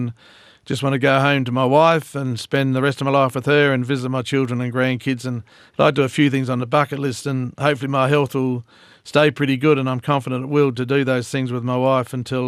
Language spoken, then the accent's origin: English; Jamestown, South Australia, Australia; back in the 70s, when I grew up in South Australia, Jamestown